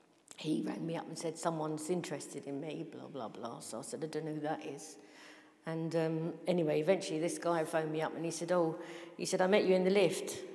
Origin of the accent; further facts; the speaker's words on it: West Norwood, London, United Kingdom; A friend of mine was a friend that I grew up with, where we were raised in West Norwood.